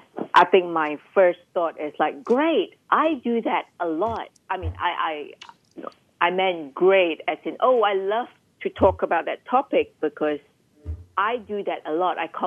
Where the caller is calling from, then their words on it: Sydney, New South Wales, Australia; I'm calling in from Sydney, Australia.